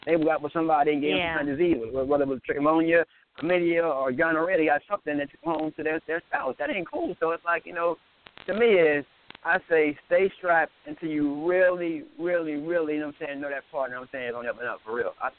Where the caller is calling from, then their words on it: Atlanta, Georgia, United States; Atlanta, Georgia.